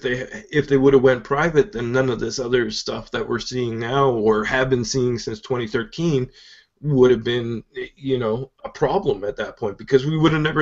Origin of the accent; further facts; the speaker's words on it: Canada; I'm Canadian and I followed the company for so long